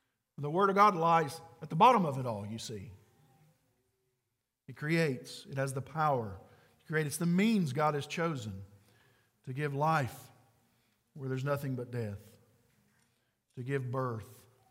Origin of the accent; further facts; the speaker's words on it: Ireland; I love saying it because you have to roll your R, and I'm Irish and I can do that.